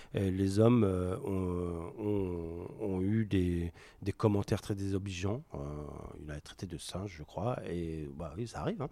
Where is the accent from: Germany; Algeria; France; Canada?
Algeria; je suis algérien d'origine algérienne, moi.